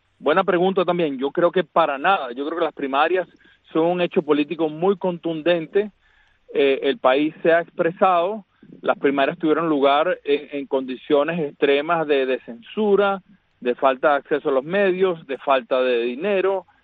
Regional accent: Venezuela; yo soy venezolano, los venezolanos necesitamos, queremos salir de este régimen atroz

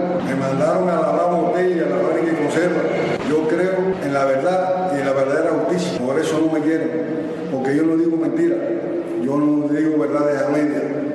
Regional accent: Cuba; Yo soy un cubano que amo el país.

